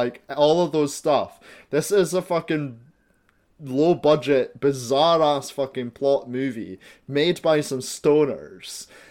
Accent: Scotland, United Kingdom; Also, as well, we're Scottish. We say about all the fucking time.

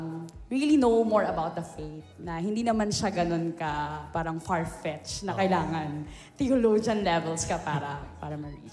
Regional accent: San Jose del Monte, Bulacan, Philippines; I'm from San Jose del Monte, Bulacan.

